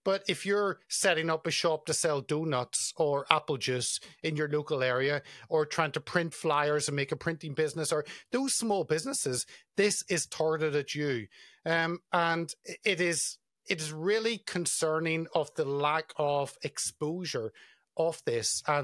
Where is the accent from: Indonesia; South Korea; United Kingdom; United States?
United Kingdom; Again, as a Brit, I sit back and think, if the UK government was telling me we've got a terrorism website and you need to register with it, why is this needed?